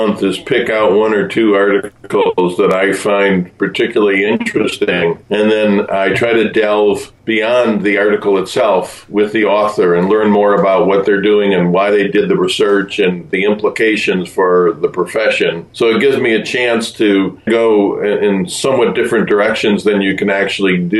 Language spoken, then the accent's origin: English; East Amherst, New York, United States; born there; Yeah, I was born outside of Buffalo, New York, in the town of East Amherst.